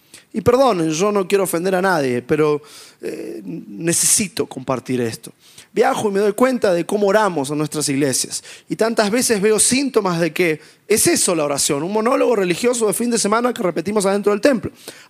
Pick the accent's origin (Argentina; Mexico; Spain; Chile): Argentina; now in United States; vivimos en los Estados Unidos, mi esposa y yo somos argentinos, así que escucha hablar argentino